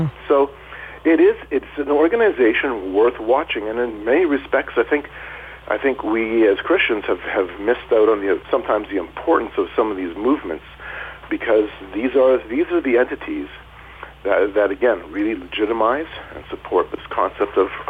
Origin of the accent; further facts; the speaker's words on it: Canada; I'm a Canadian.